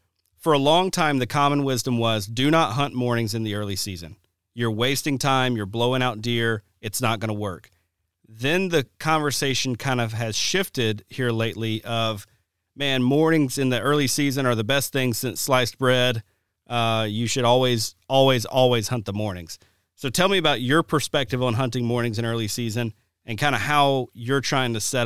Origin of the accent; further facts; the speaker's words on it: Alabama, United States; when I first moved to Wisconsin, It was amazing. You know, growing up in Alabama, it was like, man, it's really tough to find beds and bedding in general